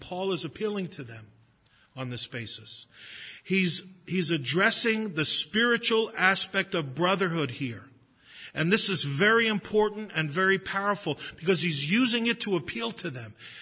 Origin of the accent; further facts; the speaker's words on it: Brooklyn, New York, United States; I'm a Jew from Brooklyn, he's from the Midwest, I'm white, he's black, but we're brothers.